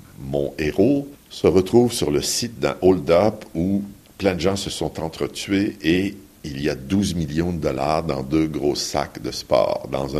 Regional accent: Canada; c'est vrai particulièrement chez nous au Canada

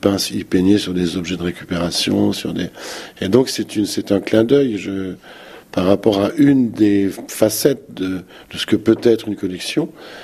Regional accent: Grenoble, Auvergne-Rhône-Alpes, France; j'ai cherché d'abord dans ma ville natale, à Grenoble

